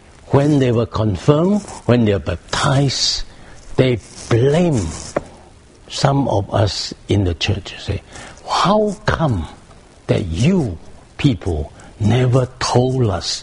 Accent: Malaysia; I come from Malaysia.

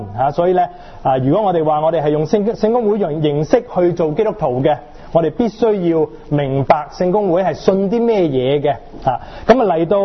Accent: China; 我们中国人来的嘛，我们是翘埋双手安安静静坐在这里，很有秩序的嘛

